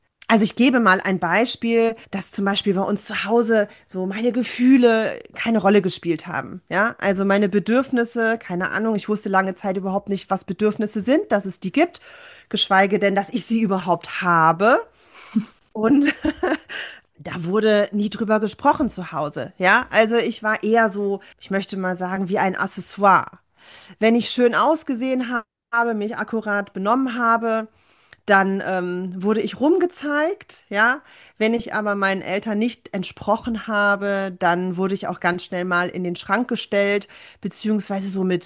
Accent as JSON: {"language": "German", "town": "Saarbrücken", "region": "Saarland", "country": "Germany", "tie": "born or raised there", "said": "ich komme ursprünglich aus Saarbrücken, bin in einer ganz strengen akademischen Familie groß geworden"}